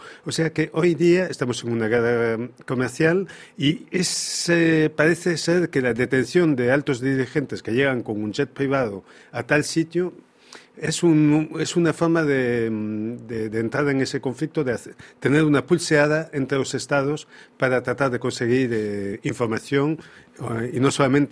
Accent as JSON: {"language": "Spanish", "region": "Galicia", "country": "Spain", "said": "Yo soy gallego, así que no voy a contestar esta pregunta."}